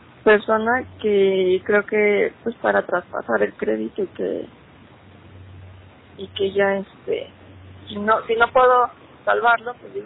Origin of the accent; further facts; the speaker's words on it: Durango, Mexico; born there; Pero yo nací en Durango.